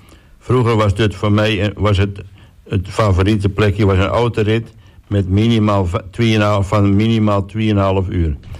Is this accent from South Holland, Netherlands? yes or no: no; Zenderen, Overijssel, Netherlands; also born or lived in Hengelo; ik ben 31 jaar en ik kom uit Hengelo en opgegroeid in Zenderen. Dat is een dorpje in Twente.